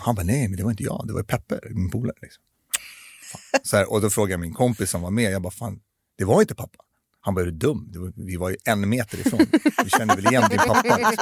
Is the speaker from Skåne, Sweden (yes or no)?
no; Stockholm, Stockholm County, Sweden; Min pappa är från Israel. Min mamma är härifrån. Och jag är uppvuxen på Södermalm.